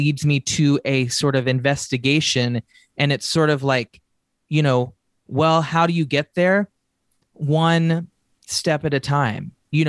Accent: Nashville, Tennessee, United States; but I grew up in Nashville, Tennessee, you know, totally admiring and around the idea of the music industry.

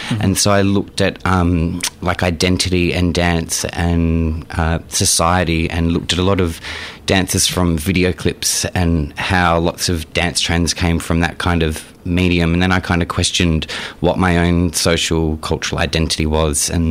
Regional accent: Adelaide, South Australia, Australia; So, I grew up in Adelaide

